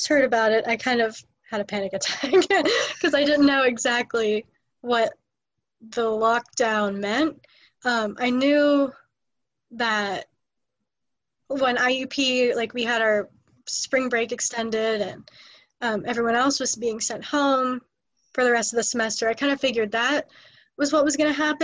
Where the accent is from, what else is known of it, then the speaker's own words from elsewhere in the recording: Strongstown, Pennsylvania, United States; also born or lived in Jacksonville, North Carolina; Well, I was born on a military base in Jacksonville, North Carolina. And I stayed there till I was about 3 months old. And then I came back here to Pennsylvania and lived in Strongstown and grew up in Strongstown the rest of my life.